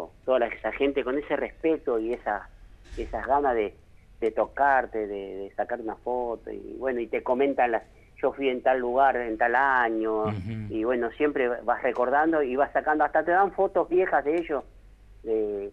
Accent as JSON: {"language": "Spanish", "country": "Argentina", "said": "Somos una Argentina muy grande, hermosa. Unidos, el argentino cuando se une somos maravillosos. Somos muy solidarios, amigueros. Y nos falta un poquito más de unión del ser argentino."}